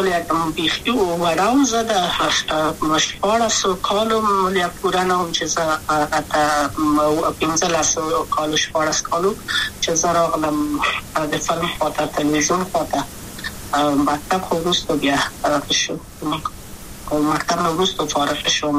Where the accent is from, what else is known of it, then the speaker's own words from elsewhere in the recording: Kabul, Afghanistan; also born or lived in Wardak; زه خو اصلا د وردګو ولایت یم، د پلار مې د وردګو ولایت ته خلګنسې کې دلې د کابل په تخت پل سیمه کې یم، او لویا شویم کابل که یم.